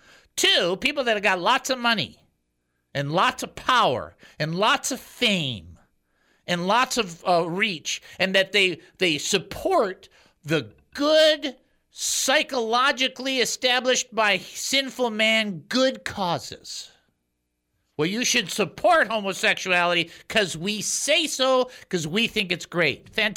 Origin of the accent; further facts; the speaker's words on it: Detroit, Michigan, United States; If I was mean, I would just talk about the Lions all day since I'm from Detroit